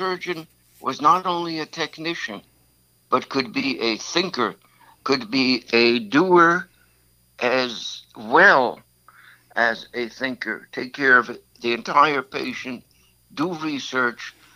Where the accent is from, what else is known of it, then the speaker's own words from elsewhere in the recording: East Coast, United States; moved away as an adult; And I didn't find this in the East Coast where I'd grown up.